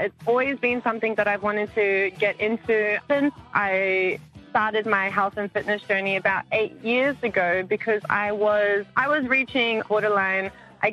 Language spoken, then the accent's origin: English; Brisbane, Queensland, Australia; now in Cook Islands; I am 27 years old, born and raised in Australia, in Brisbane. However, I've been residing at Cook Island for about 5 years now